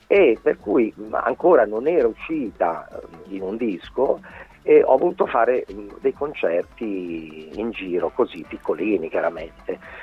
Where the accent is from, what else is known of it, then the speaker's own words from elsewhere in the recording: Lombardy, Italy; sono innamorato della mia terra, che è la Lomellina, il Lombardia, insomma, tutte queste cose qua. Sono nato lì